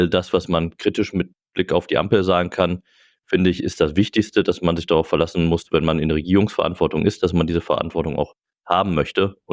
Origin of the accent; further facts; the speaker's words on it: Marl, North Rhine-Westphalia, Germany; Aber Marl ist meine Heimatstadt.